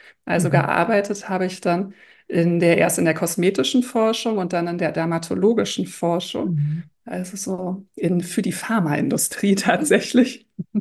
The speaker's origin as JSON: {"language": "German", "region": "Berlin", "country": "Germany", "said": "ich komme ja aus Berlin, damals hatte ich in Berlin gelebt."}